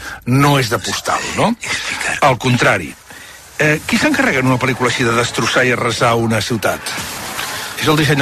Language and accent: Catalan; Barcelona, Catalonia, Spain; com a català i com a barceloní